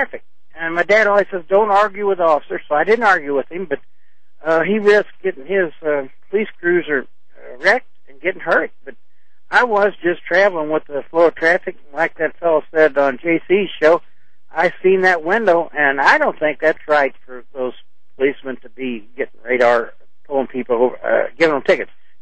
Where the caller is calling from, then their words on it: Troy, Missouri, United States; I'm from Troy, Missouri.